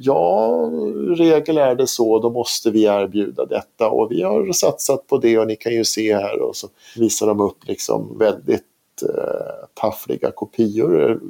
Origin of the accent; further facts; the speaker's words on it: Sweden; Och i Sverige då, eftersom vi är svenskar